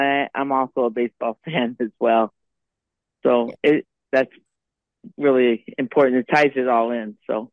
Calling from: San Diego, California, United States; I'm calling from San Diego.

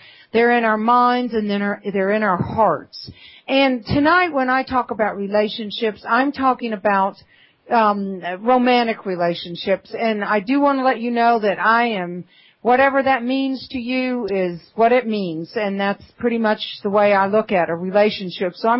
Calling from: Georgia, United States; I am calling from the North Georgia Mountains. I shouldn't say I'm calling. I'm actually here with you from the North Georgia Mountains, and it is so beautiful tonight.

